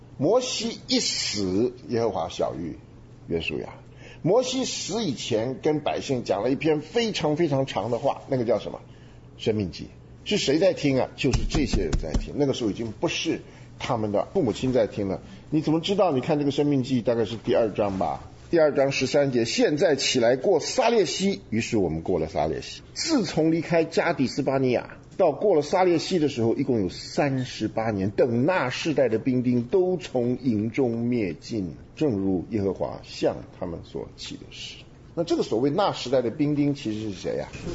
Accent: Taiwan; 那个在台湾的叫做养成教育，革命军人养成教育。我们从小，因为我在那个军校旁边长大嘛

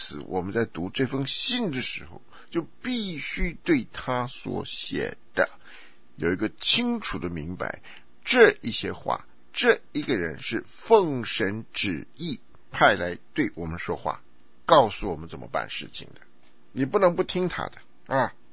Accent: China; 我们从中国来的人呢

